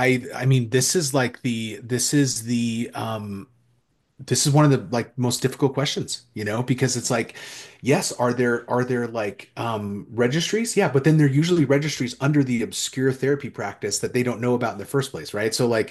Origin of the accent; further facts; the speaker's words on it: Oregon, United States; I grew up in Eastern Oregon. There's nothing out there, you know